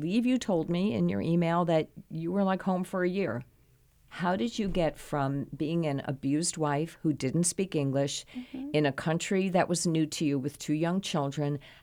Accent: Queens, New York, United States; I grew up in Queens, New York, which I believe has the record for the most languages spoken in a county.

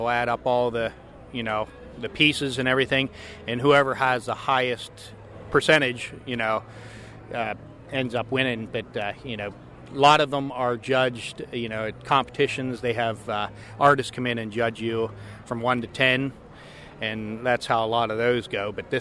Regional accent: Glasgow, Pennsylvania, United States; from Glasgow, Pennsylvania.

